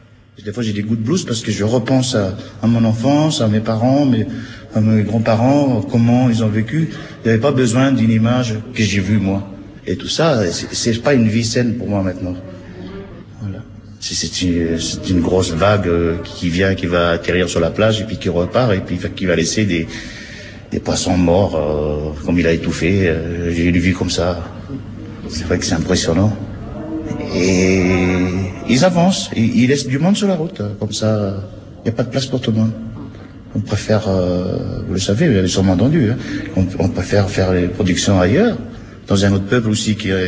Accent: Vanuatu; now in France; Alors, je suis né au Vanuatu. Depuis que j'étais gamin, j'étais chez les missionnaires.

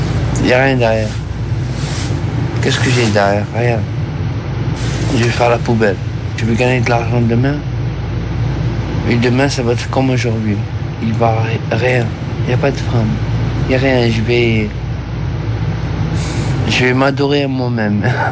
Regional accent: Marseille, Provence-Alpes-Côte d'Azur, France; Je suis marseillais, moi.

